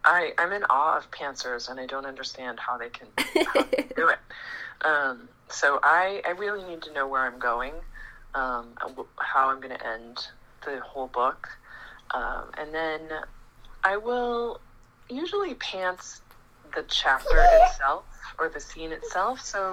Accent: Boston, Massachusetts, United States; I decided to go meet her because I grew up in Boston and she lived in California.

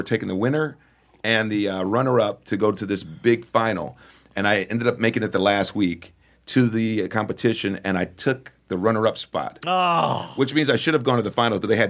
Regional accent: Memphis, Tennessee, United States; And you're growing up in the South, you don't want to hear any gospel.

